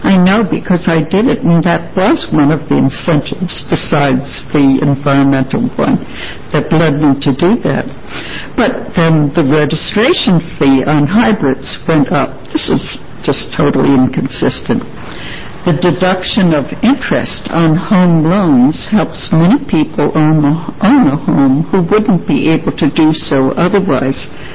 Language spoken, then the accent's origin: English; East Coast, United States; I knew about Oregon when I grew up on the East Coast a long time ago